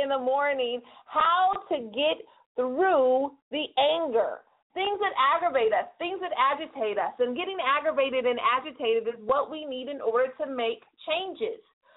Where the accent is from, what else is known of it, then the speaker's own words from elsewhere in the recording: California, United States; 209 is on lock, and I know that's my hometown